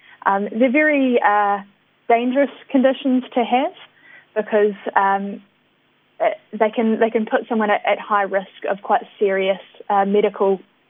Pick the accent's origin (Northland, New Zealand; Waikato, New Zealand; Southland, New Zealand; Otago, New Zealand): Waikato, New Zealand; I'm a final year medical student at the University of Auckland, and I'm from the Waikato, where I've been working in the hospital there for the past 2 years